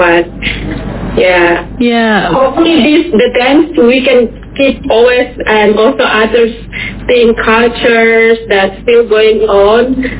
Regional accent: Sulawesi, Indonesia; now in Papua, Indonesia; I'm originally from Sulawesi. Sadly, my grandfather or grandma, they never teach us how to speak in our language.

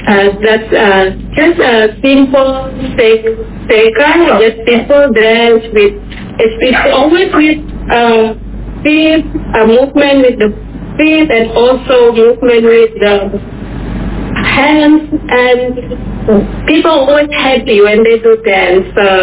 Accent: Sulawesi, Indonesia; now in Papua, Indonesia; I'm originally from Sulawesi. Sadly, my grandfather or grandma, they never teach us how to speak in our language.

